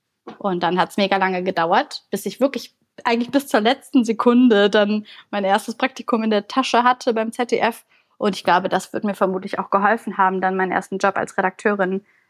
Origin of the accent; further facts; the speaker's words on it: Bulgaria; now in Germany; ah, ich komme aus Bulgarien.